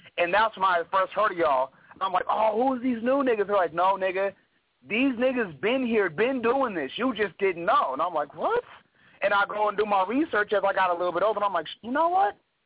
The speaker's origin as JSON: {"language": "English", "region": "Illinois", "country": "United States", "said": "I'm from Illinois originally, but I've been out here for a while."}